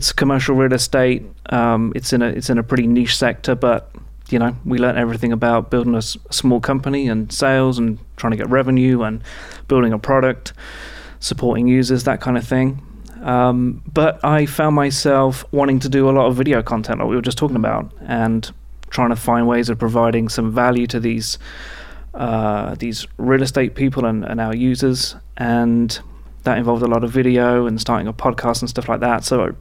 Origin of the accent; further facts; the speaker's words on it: United Kingdom; now in New York, United States; I'm from United Kingdom, and I've lived...